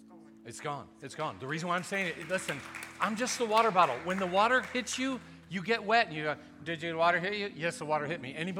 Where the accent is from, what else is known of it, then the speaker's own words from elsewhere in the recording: California, United States; And I'm from California, so it's okay if I like the Lakers.